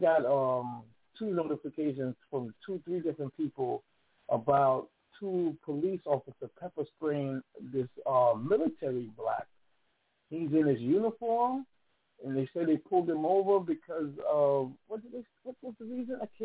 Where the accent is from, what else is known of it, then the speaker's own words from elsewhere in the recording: Jamaica; And you know I'm Jamaican and Purple Dead Jamaican, so I'm gonna play Jamaican.